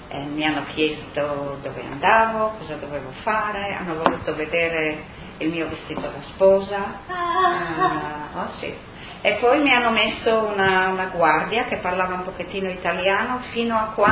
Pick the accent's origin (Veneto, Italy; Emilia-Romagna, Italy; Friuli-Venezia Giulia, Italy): Friuli-Venezia Giulia, Italy; Maiano; also born or lived in Buia; io sono di Maiano, sono nata a Buia, mio papà è di Maiano, sono nata a Buia perché la mamma era andata a trovare i genitori. Ma sono di Maiano, è cresciuta a Maiano